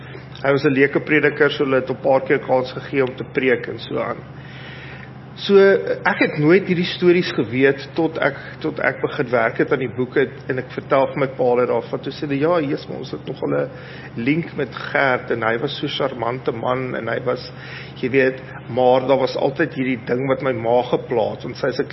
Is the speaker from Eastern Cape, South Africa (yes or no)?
no; Pretoria, Gauteng, South Africa; Ek is in Bromberg gebore